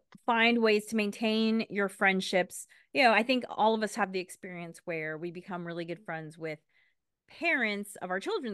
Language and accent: English; Los Angeles, California, United States; Growing up in Los Angeles, my church sort of had two personalities because they also hosted Spanish language masses.